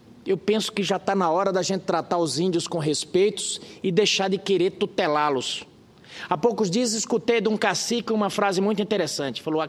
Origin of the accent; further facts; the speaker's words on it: Mato Grosso, Brazil; eu sou lá do Mato Grosso e estou começando ainda.